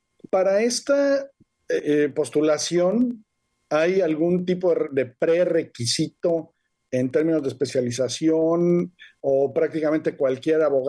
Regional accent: Mexico; Tengo, por supuesto, mis reservas, como muchos mexicanos

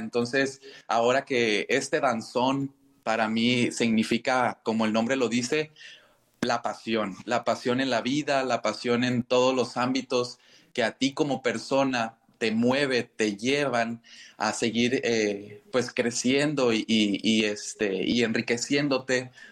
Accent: Los Cabos, Baja California Sur, Mexico; also born or lived in Mazatlán; yo soy originario de Sinaloa, nacido en Mazatlán, Sinaloa, pero yo siempre he dicho que soy de aquí, de Los Cabos, de Baja California Sur, porque crecí desde los primeros años, ¿no? Prácticamente aquí me crié.

